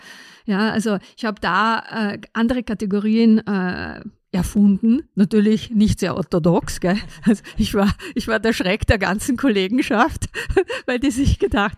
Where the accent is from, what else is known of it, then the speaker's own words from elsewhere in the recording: Aosta Valley, Italy; German is a second language; also ich bin mehrsprachig aufgewachsen, ja, weil ich im Austertal in der Kindheit, also meine Eltern waren italienischsprachig, die Sprache des Austertal, also das Austertal ist zweisprachig wie Südtirol.